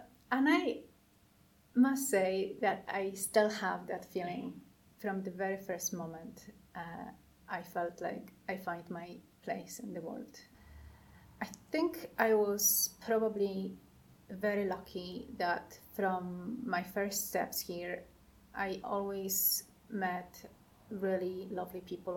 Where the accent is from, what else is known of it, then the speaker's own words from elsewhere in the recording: southeast, Poland; English is a second language; So I was born in Poland, in a small town in the southeast of Poland. And it was, in general, it was a very happy childhood.